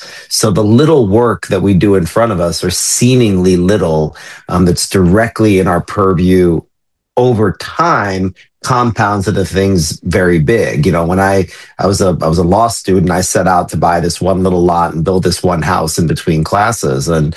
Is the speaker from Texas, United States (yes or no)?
yes; Austin, Texas, United States; born there; So I'm talking from Austin, Texas right now. I was born in Austin, and it was a sleepy little hippie town.